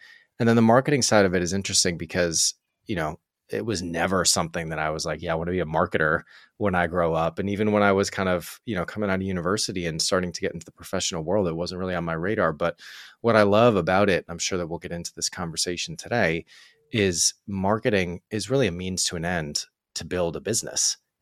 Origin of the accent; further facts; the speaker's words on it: Boston, Massachusetts, United States; also born or lived in Montreal; I'm from Boston, like you mentioned, but I went to school in Montreal, in Quebec.